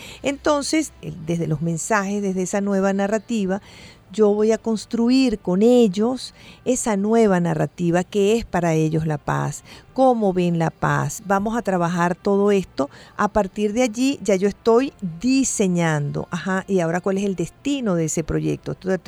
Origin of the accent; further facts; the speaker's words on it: Venezuela; un discurso donde nos reconozcamos nosotros como venezolanos inteligentes